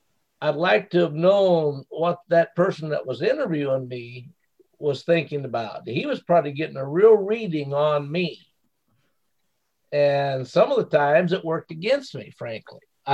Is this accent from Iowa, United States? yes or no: yes; Iowa, United States; But even though I was raised in Central Iowa, which is really white